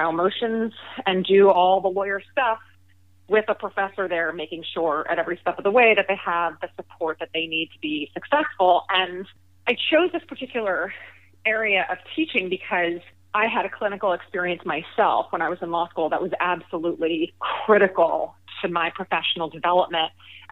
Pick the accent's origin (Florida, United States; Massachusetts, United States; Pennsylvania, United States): Pennsylvania, United States; Philadelphia; born there; I was born in Philadelphia to a trial lawyer father and a physician mother.